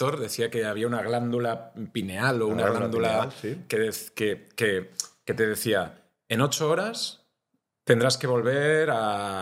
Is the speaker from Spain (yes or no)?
yes; Catalonia, Spain; tú y yo como catalanes